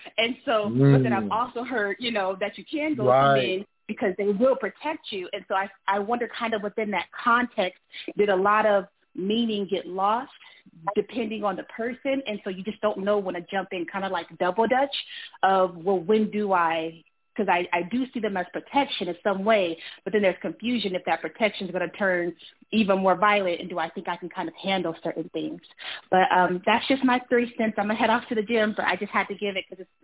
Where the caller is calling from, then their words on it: Boston, Massachusetts, United States; I'm calling in from Boston.